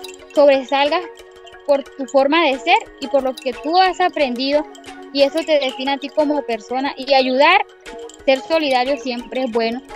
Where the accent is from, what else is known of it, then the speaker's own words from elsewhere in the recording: Manaure, La Guajira, Colombia; soy de la etnia Wayú, soy de Manaure, La Guajira.